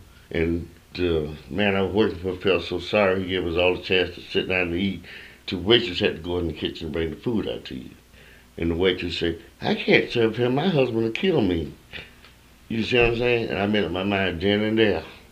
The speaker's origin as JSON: {"language": "English", "region": "Cat Island", "country": "Bahamas", "tie": "born there", "moved": "as an adult", "said": "I was born in Cat Island, Bahamas, 1942. When I first came up here in 67"}